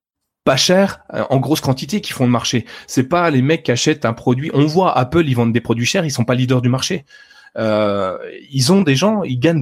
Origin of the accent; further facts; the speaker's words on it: France; Si je suis français, en l'occurrence, c'est le cas